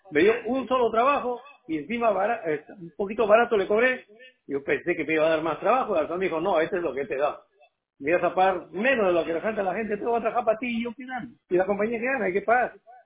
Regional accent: Peru; moved away; porque soy mi país, yo soy peruano

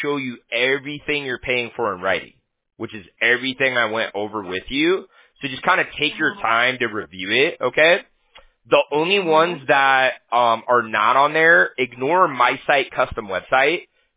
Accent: Huntington Beach, California, United States; I'm from Huntington Beach.

